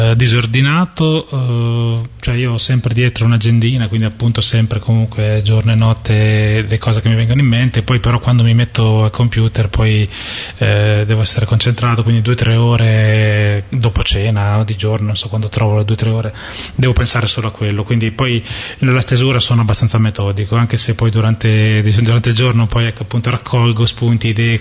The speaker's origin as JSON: {"language": "Italian", "town": "Fano", "region": "Marche", "country": "Italy", "tie": "born or raised there", "also_born_or_lived": "Urbino / Bologna", "lives_now": "Ancona, Italy", "said": "io sono nato a Urbino, cresciuto a Fano, ora abito ad Ancona, ho studiato a Bologna"}